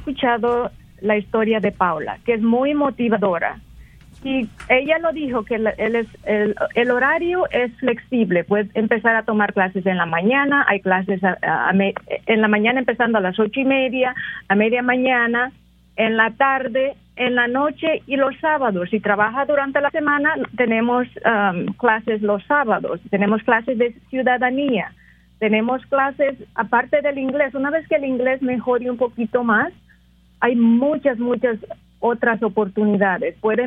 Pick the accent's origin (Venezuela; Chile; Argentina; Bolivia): Bolivia; en mi país, yo soy de Bolivia, no tenemos ese privilegio de sentarnos con alguien para que nos ayude a buscar